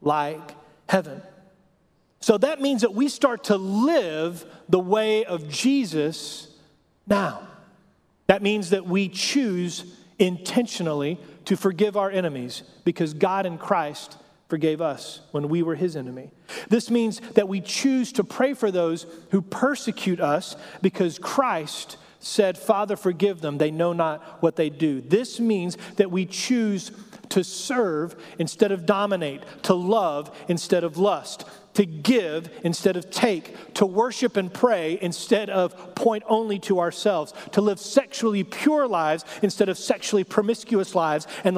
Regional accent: Texas, United States; We're American, and even worse, we're Texan, right? We like big things, big statements, big trucks, big attitudes.

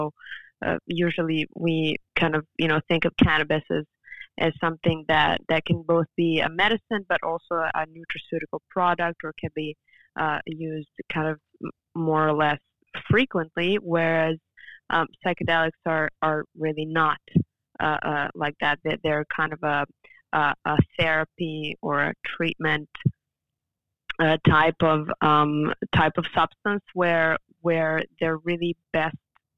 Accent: Serbia; also born or lived in France; And of course, coming from Europe, I was raised in Serbia and then studying in France.

